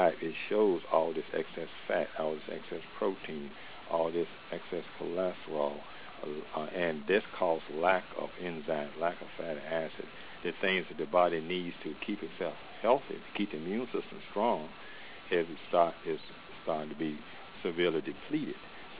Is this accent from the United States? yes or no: yes; Lynchburg, Virginia, United States; Oh, I'm from Lynchburg, Virginia.